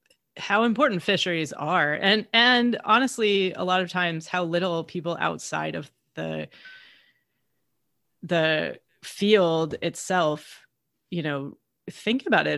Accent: Michigan, United States; Michigan is actually my home state. And I have to say, when I lived there, I knew absolutely nothing about fisheries or most of the fish of the area

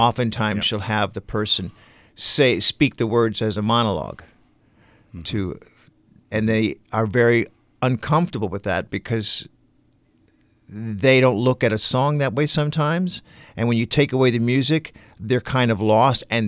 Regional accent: Portsmouth, Virginia, United States; born there; also born or lived in San Diego / Los Angeles / Lake Forest / Roslyn; Navy brat. I was born in Portsmouth, Virginia. Went to 2 years in San Diego, 4 years in Los Angeles, 4 years in Chicago area, Lake Forest. Then we moved to Roslyn, Long Island, where I went to elementary school

